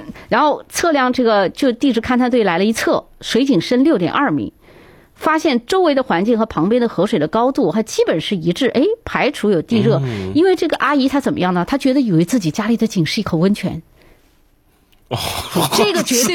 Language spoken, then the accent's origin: Chinese; Mianyang, Sichuan, China; 嗯，接下来来看看我的家乡这条消息